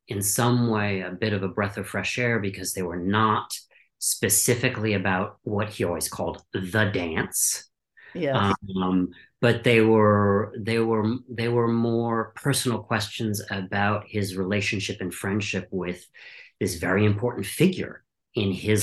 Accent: Midwest, United States; 'Cause I'm an academically trained scholar, I'm from the Midwest, you know, so many things about me are traditionally formed.

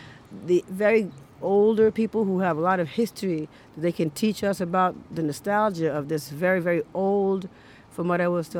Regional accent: Westbury, New York, United States; also born or lived in New Rochelle; Actually, I was born in New Rochelle, New York, and I grew up in Long Island, particularly Westbury, Long Island.

